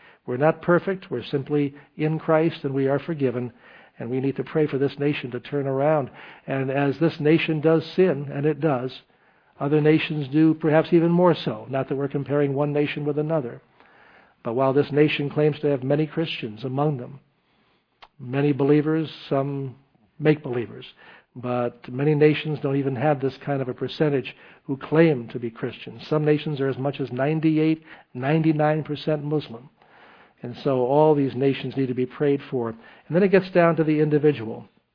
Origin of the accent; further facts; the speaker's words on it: Albany, New York, United States; There was one on a house near where I grew up in the Albany area